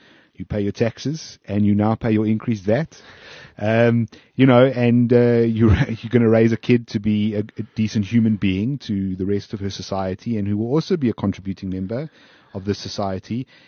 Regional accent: South Africa; I have no other passports. I am South African

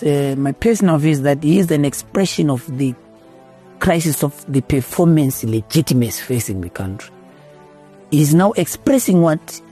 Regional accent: Bulawayo, Zimbabwe; So I was born in Chabalala, in Bulawayo. I went to school there in Mahlabezulu Primary School, and then went to Glock High School in the farm school.

